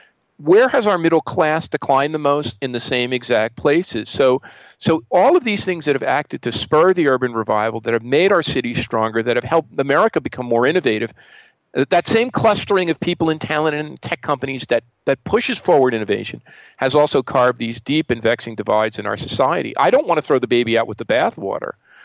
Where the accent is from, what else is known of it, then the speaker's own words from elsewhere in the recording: Newark, New Jersey, United States; As a kid from Newark, growing up in Newark, seeing my city devastated, witnessing the race riots